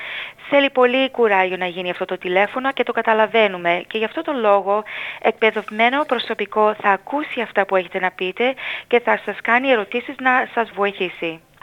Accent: Greece; δεν συμβαίνει στην ελληνική παροικία μόνο και μόνο επειδή είμαστε Έλληνες

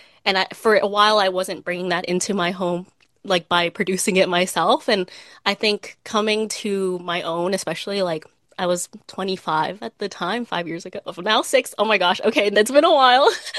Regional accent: Philippines; I should always be proud of being Filipino and always like, you know, making it kind of top of mind that, yes, of course, first and foremost, I am Filipino above anything else.

